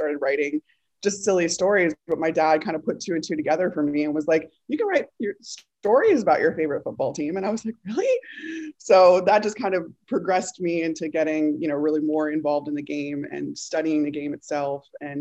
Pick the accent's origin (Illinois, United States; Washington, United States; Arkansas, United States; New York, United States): Illinois, United States; Chicago; I grew up in Chicago. We had two baseball teams, you know, to choose from.